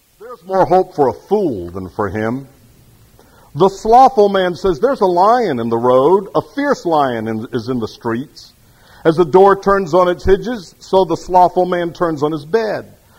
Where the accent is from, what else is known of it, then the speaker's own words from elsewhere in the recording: Florida, United States; now in California, United States; But when I grew up in Florida, they used to be huge anthills.